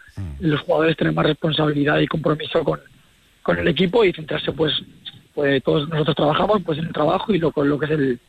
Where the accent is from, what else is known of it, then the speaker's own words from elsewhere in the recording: Teruel, Aragon, Spain; yo soy un jugador que soy de Teruel, y al igual que mi hermano